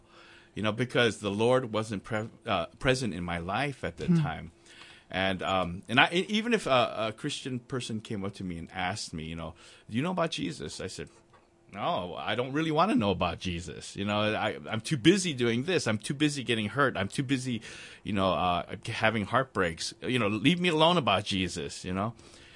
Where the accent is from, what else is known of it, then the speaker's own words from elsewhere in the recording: Hawaii, United States; Well, I grew up pretty much in the islands. I went to Hawaii Baptist Academy, you know, a good school.